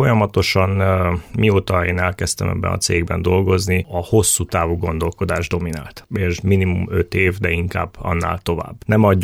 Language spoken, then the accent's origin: Hungarian; Cluj-Napoca, Cluj County, Romania; én Kolozsváron nőttem fel, de nyaranta mindig falun voltam. Nyárát Karácsony falván voltam, ott voltak a nagyszülők